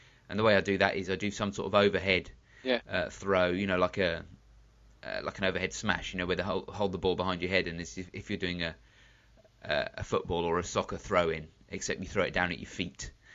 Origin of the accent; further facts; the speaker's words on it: England, United Kingdom; The one thing about the Ashes, as an Englishman